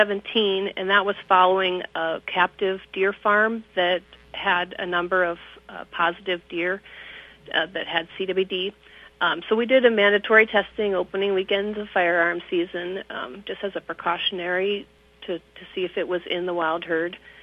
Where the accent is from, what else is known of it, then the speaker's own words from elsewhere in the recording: Ohio, United States; now in Brainerd, United States; No, I'm actually from Ohio. So I kind of landed here after grad school up in the northwest corner of Minnesota by chance, and then had this job opening down here in Brainerd after 10 years working for the DNR.